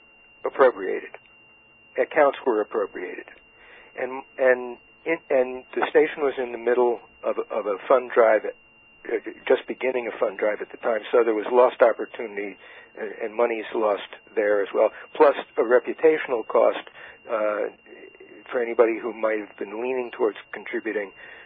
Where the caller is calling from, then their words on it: New York, United States; Let's just say the lower Hudson Valley.